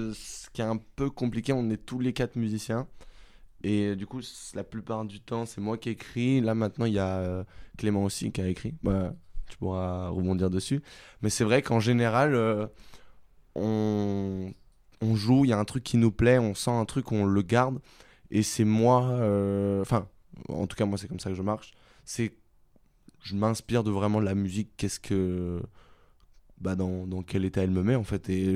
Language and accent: French; France; on est français, on a envie d'écrire français, c'est une belle langue